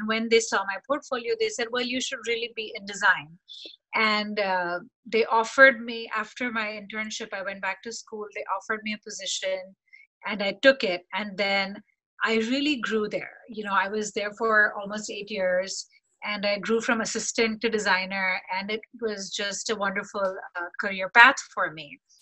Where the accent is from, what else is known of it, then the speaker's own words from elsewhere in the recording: India; moved away as an adult; now in United States; So when I grew up in India, and I moved to the US when I was 20.